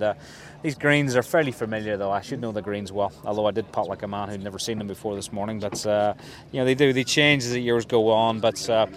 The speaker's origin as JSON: {"language": "English", "town": "Portrush", "region": "Northern Ireland", "country": "United Kingdom", "tie": "born or raised there", "said": "growing up in Portrush, lived here all my life, and always dreamed of playing something rather large on the Royal Portrush links"}